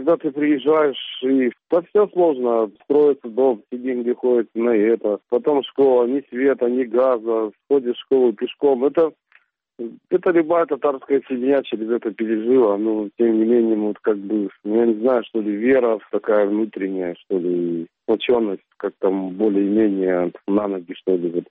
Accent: Crimea, Ukraine; also born or lived in Central Asia; я же рос в Средней Азии, и когда мне было уже 7 лет, я уже жил в Крыму

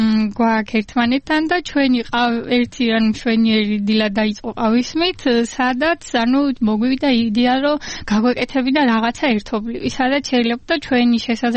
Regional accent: Apeni, Kakheti, Georgia

